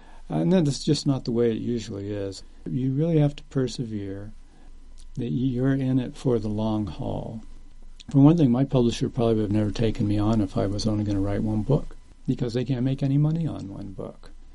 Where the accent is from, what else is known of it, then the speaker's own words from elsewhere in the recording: Appalachia, United States; I've always wanted to write a book about growing up in Appalachia.